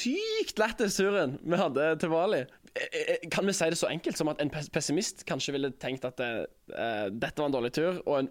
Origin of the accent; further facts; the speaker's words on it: Stavanger, Rogaland, Norway; Men en kunne jo hatt en lignende uke her hjemme i Stavanger